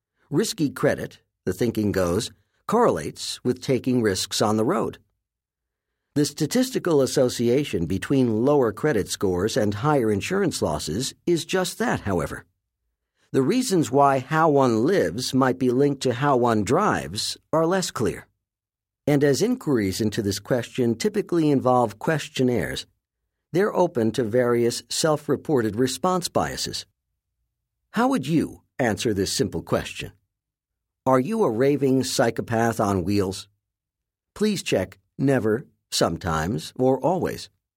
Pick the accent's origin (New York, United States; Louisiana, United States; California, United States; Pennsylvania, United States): New York, United States; When I walk, which as a New Yorker I often